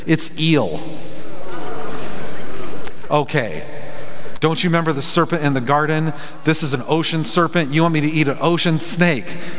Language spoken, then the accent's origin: English; California, United States; because there's a California roll, and I'm from California.